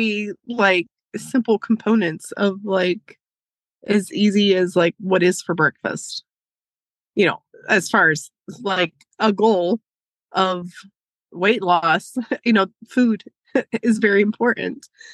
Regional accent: United States; listen, y'all, I grew up in Carroll County, where you slid from one hill to the next hill.

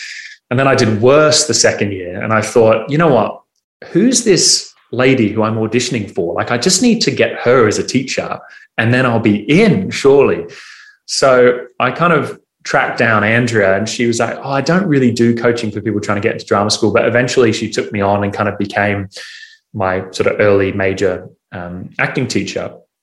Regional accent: Noosa, Queensland, Australia; because I grew up in Noosa, so we're kind of in a small town

